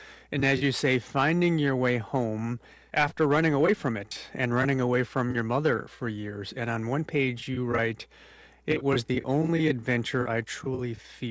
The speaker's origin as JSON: {"language": "English", "country": "United States", "said": "I'm Chinese American and have family in the places you go to."}